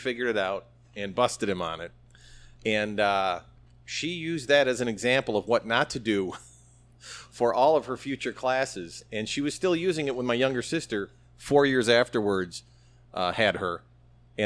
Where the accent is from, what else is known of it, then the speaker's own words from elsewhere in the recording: Elmhurst, Illinois, United States; Yes, I was born and raised here in Elmhurst. My parents bought a house here in 1966, I believe. And I was born in 68 at the Elmhurst Memorial Hospital, which no longer exists.